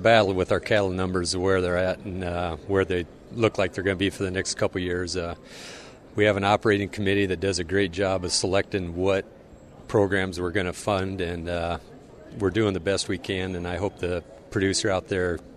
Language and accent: English; Summers, Iowa, United States; Summers, Iowa. It's kind of north central part of Iowa. Small farmer feeder. Feed out some yearlings there. Raise some corn, soybeans. Enjoy the flatlands of Iowa there.